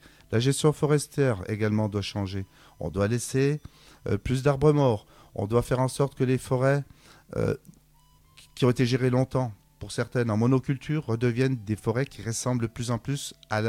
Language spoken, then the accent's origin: French; France; Bon, nous sommes français, mais nous sommes également en Europe.